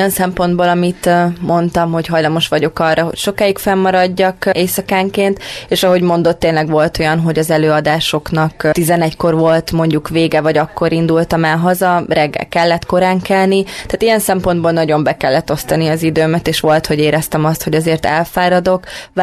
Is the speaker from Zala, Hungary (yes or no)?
no; Kiskunhalas, Bács-Kiskun, Hungary; moved away as an adult; also born or lived in Szeged; now in Budapest, Hungary; Amikor felkerültem Budapestre, akkor nagyon nagy váltásnak éreztem, sokkal nagyobb váltásnak, mint Kiskunhalasról Szegedet, pedig ugye az volt az első olyan lépés, amikor eltávolodtam otthonról.